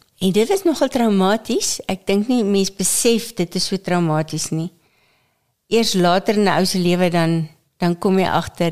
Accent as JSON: {"language": "Afrikaans", "town": "Nigel", "region": "Gauteng", "country": "South Africa", "tie": "born there", "said": "Wel, ek is gebore in 1952 in Nigel."}